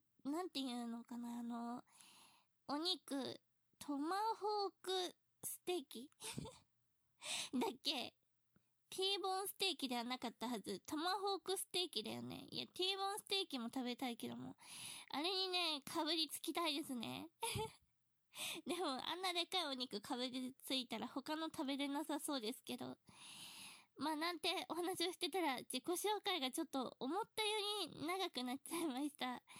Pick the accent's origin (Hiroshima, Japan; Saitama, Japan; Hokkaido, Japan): Saitama, Japan; 出身地は海なし県です。戦国武で言うと、北条氏政が治めてる場所ですね。